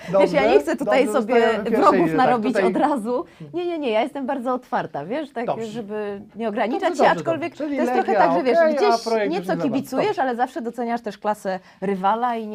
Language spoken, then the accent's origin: Polish; Warsaw, Masovian Voivodeship, Poland; z Warszawy, więc ja nie mam innej opcji, aniżeli kibicować no, Legii Warszawa.